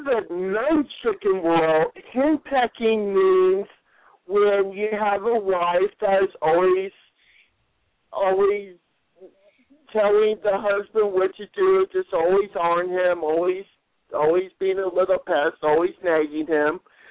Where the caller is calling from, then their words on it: Bakersfield, California, United States; I'm calling from Bakersfield, California.